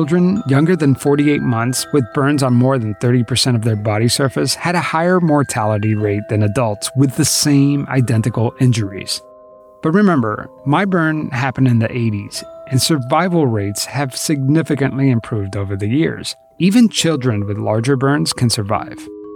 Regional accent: Miami, Florida, United States; I grew up in Miami

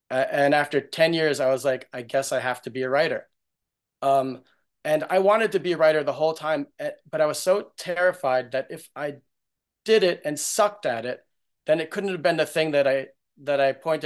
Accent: New York, United States; I grew up in New York. My dad was like a businessman

